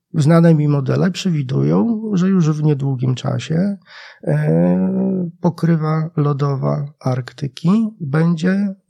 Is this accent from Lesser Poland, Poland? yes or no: no; Lublin, Lublin Voivodeship, Poland; Ja pochodzę z Lublina